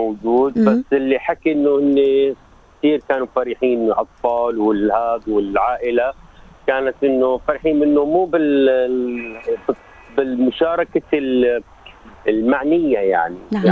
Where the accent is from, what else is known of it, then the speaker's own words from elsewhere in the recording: Deir ez-Zor, Deir ez-Zor Governorate, Syria; لا والله أنا من دير الزور. من محافظة دير الزور. منطقة الشرقية احنا.